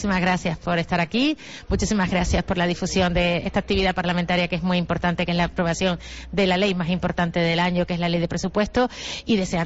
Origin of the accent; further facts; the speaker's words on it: Canary Islands, Spain; Bueno, somos canarios y nuestro parlamento no podía ser de otra manera.